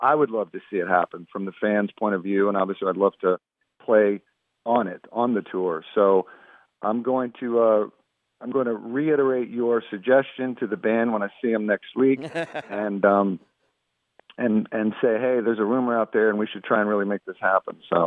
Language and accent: English; Virginia, United States; I was still from Virginia, and they were still from Britain.